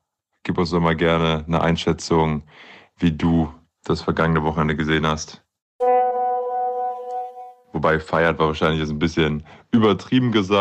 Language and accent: German; Aachen, North Rhine-Westphalia, Germany; als Aachener